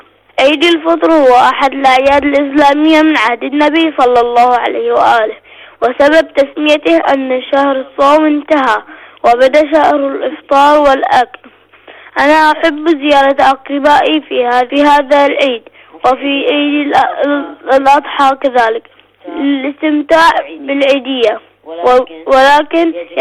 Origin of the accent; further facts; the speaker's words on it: Bahrain; من البحرين،